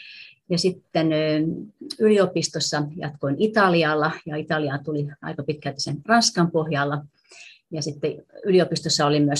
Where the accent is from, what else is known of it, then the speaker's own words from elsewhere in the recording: Eura, Satakunta, Finland; englanti olisi ensimmäinen vieraskieli, koska olen kotoisin Eurasta ja siihen aikaan siellä ei voinut opiskella muuta kuin englantia ensimmäisenä vierailevan kielenä. Sitten yläasteella alkoi ruotsi ja myöhemmin kahdeksannella luokalla saksan kieli.